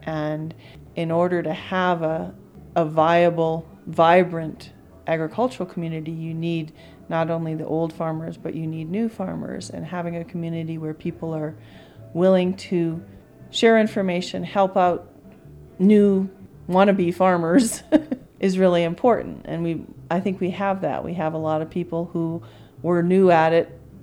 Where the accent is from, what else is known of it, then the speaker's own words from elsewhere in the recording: Auburn, California, United States; and I'm from Auburn.